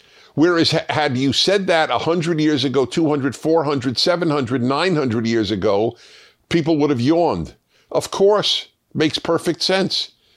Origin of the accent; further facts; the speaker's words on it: Houston, Texas, United States; I am from Houston, Texas. I am a Christian